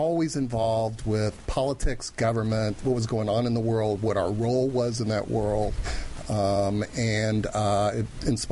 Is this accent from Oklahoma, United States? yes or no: yes; Tulsa, Oklahoma, United States; I'm from Tulsa, Oklahoma.